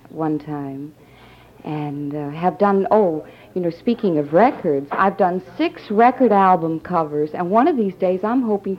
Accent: Boston, Massachusetts, United States; Well, originally Boston, Massachusetts.

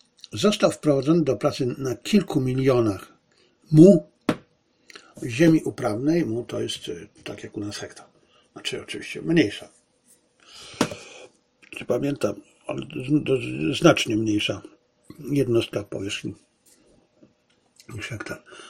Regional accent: Bielcza, Lesser Poland, Poland; jestem wieśniakiem, pochodzę z jednej wsi, moja rodzina pochodzi z jednej wsi Bielcza pod Tarnowem, koło Tarnowa, niedaleko Brzeska. To chyba był kiedyś powiat Brzesko-Okocim.

